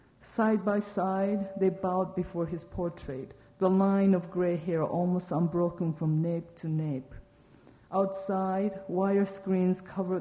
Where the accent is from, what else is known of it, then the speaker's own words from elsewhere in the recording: Kobe, Hyogo, Japan; English is a second language; And when I grew up in Kobe, nobody in Kobe thought that there would ever be an earthquake in Kobe.